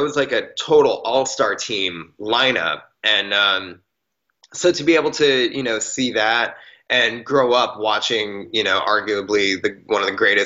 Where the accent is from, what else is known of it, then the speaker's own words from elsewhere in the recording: East Coast, United States; Growing up on the East Coast, it was really, during the winter months